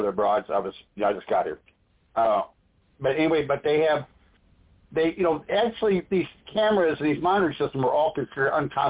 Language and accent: English; United States; because I'm an American.